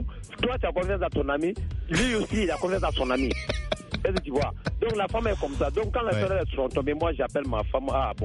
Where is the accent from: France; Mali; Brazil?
Mali; chez nous en Afrique, précisément chez nous au Mali ici